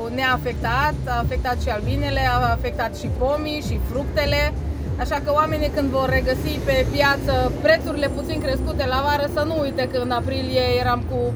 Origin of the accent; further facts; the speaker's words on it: Turda, Cluj County, Romania; Noi suntem din Turda și suntem pe piața din Cluj de cel puțin 20 de ani.